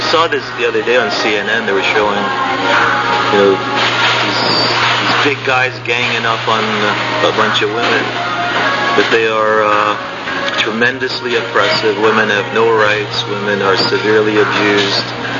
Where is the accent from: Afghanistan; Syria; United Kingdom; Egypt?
Afghanistan; Kabul; English is a second language; moved away as an adult; now in United States; Okay, I was born in Afghanistan, in the city of Kabul, and I spent a lot of time there. I went to school, high school, and then the 2 years of university at Kabul University. And then I came to the United States for education.